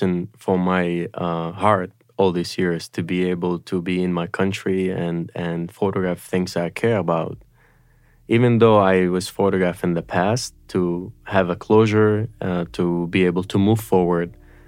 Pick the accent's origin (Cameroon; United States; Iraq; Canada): Iraq; we grew up together in Iraq.